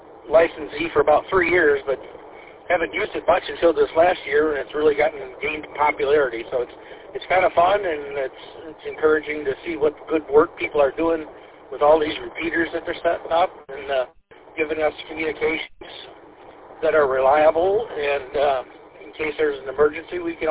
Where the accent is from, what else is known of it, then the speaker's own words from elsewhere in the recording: Jackson, Michigan, United States; Yeah, as I said, I'm from the Jackson area, and we, in that neck of the woods, the local repeater by me is linked with the Mishigami network